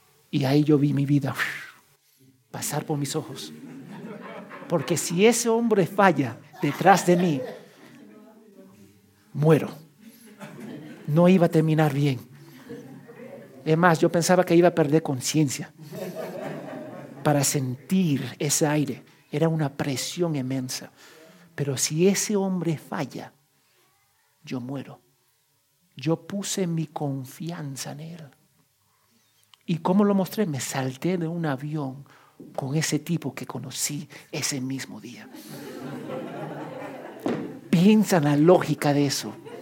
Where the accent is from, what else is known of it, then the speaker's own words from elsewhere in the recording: New Jersey, United States; born there; Yo nací en Nueva Jersey